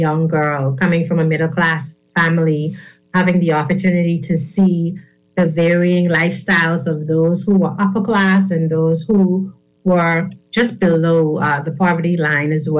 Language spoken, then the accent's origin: English; Nassau, New Providence, Bahamas; Well, I am a humble woman from Baintown. I want to say that first. I grew up in the Farrington Road area. Vividly remember my young days in those areas.